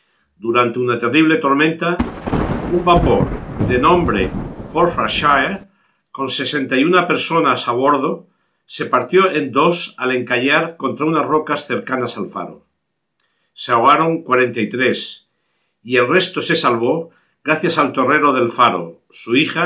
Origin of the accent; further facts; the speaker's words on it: Cabo de Palos, Region of Murcia, Spain; la tragedia que sucedió en mi tierra, en el faro de las Islas Hormigas, en el Cabo de Palos